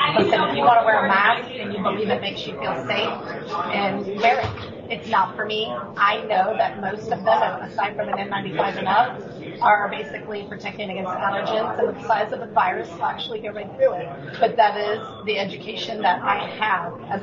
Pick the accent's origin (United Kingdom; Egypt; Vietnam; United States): United States; As a woman, as an American, and as a Central Florida resident